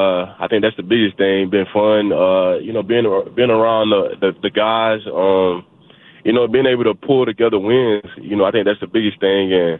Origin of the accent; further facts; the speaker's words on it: Alabama, United States; Yeah, I mean, I think just me growing up in Alabama, you know, this week right here is huge in the state of Alabama